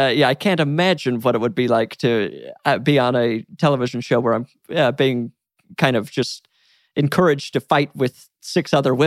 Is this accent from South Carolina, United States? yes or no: no; Salt Lake City, Utah, United States; I've recently gotten to the Real Housewives of Salt Lake City, but largely because I'm from Salt Lake City, so that was just appealing.